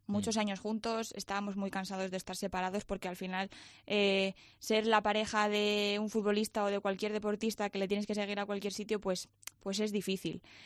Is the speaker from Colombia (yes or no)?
no; Madrid, Community of Madrid, Spain; Sí, bueno, yo es que mi pueblo está en Toledo, entonces estamos entre Madrid y Toledo.